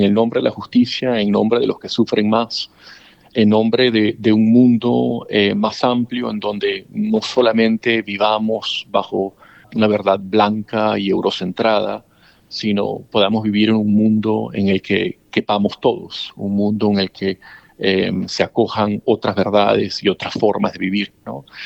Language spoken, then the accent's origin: Spanish; Venezuela; o sea, yo soy venezolano.